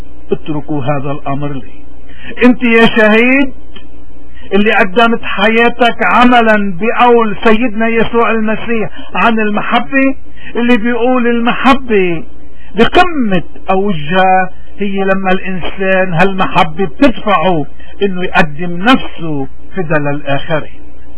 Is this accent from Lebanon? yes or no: yes; Lebanon; هيدا الوطن بعده مستمر وبعدنا نحن كلبنانيين راسنا مرفوع جبيننا عالي